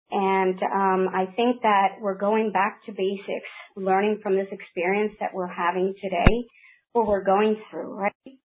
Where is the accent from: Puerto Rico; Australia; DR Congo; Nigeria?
Puerto Rico; Yes, I am from Puerto Rico, actually. I was raised there and raised with my grandmother, who was an herbalist.